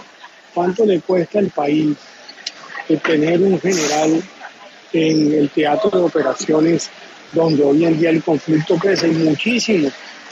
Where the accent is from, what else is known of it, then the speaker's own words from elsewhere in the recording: Colombia; yo como colombiano que pienso en la seguridad